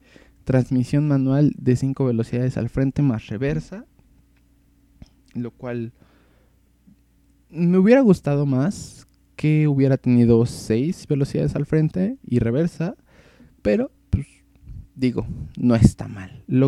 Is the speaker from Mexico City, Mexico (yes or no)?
yes; Mexico City, Mexico; No les había dicho, yo soy de la Ciudad de México